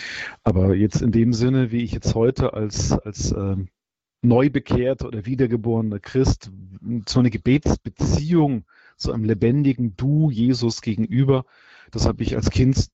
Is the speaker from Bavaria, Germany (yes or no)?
yes; Bischberg, Bavaria, Germany; also born or lived in Bamberg; Ich bin in Bamberg geboren worden, in Oberfranken, ist ja auch ein Erzbistum, in einem Vorort dort in Bischberg aufgewachsen. Da ist man sozusagen automatisch katholisch getauft, mit dem Fruchtwasser der Mutter, könnte man sagen. Aber natürlich, ich bin 74 geboren.